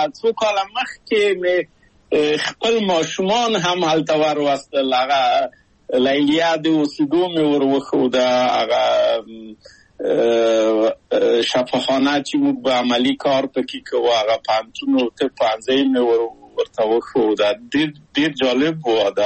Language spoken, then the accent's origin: Pashto; Kabul, Afghanistan; moved away as an adult; now in Czechoslovakia